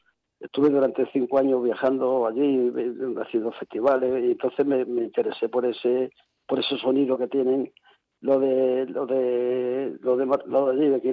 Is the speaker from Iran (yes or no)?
no; Madrid, Community of Madrid, Spain; yo aquí en la Latina, en el Reina Victoria, en mi tierra, como yo digo